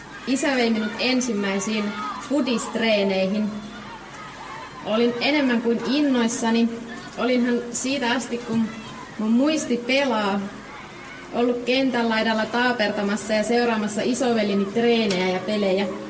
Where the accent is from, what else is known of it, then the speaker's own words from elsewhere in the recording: Kemijärvi, Lapland, Finland; 14-vuotiaana pelasin 2 joukkueessa, koska mun omalle ikäluokalle ei ollut mun kotikaupungissa eli Kemijärvellä joukkuetta.